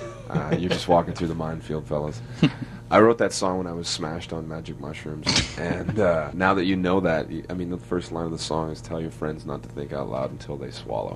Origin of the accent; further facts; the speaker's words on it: Canada; We are from Canada.